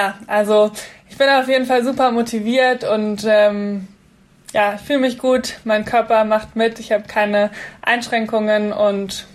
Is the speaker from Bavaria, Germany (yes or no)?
yes; Munich, Bavaria, Germany; also ich komme ja auch gebürtig aus München